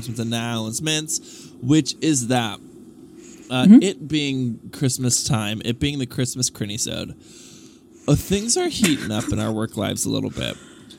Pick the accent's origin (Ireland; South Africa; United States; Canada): Ireland; I'm from Ireland. International listener!